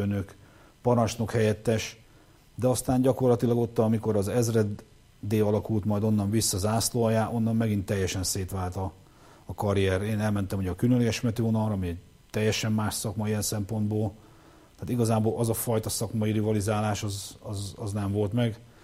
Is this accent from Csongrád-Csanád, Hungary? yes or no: yes; Hódmezővásárhely, Csongrád-Csanád, Hungary; én Vásárhelyről vagyok